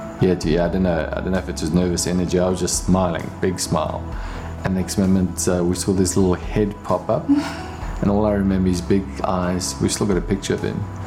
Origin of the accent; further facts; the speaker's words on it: Rustenburg, North West, South Africa; We grew up in Rustenburg.